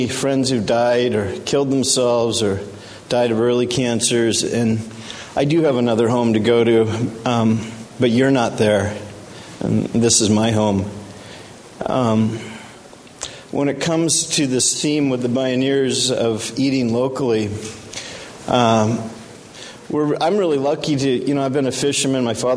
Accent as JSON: {"language": "English", "region": "Montana", "country": "United States", "said": "I'm an Indian from Montana, and I'm an environmental sociologist"}